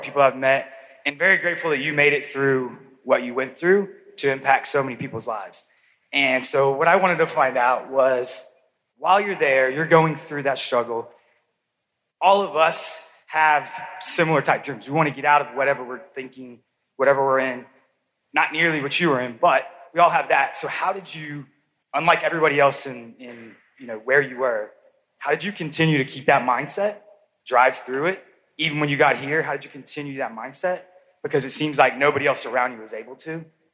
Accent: Atlanta, Georgia, United States; I'm from Atlanta, but Oklahoma State graduate as well, so thank you.

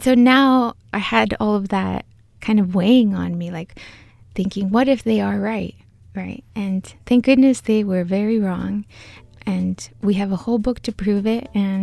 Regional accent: El Salvador; I'm from El Salvador, a very small country

